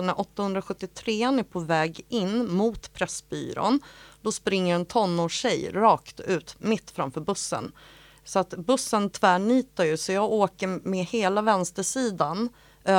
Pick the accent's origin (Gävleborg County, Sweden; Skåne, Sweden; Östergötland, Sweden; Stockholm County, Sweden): Stockholm County, Sweden; Tyresö; Jag är ju uppväxt från Tyresö från början, bott här i mitt liv.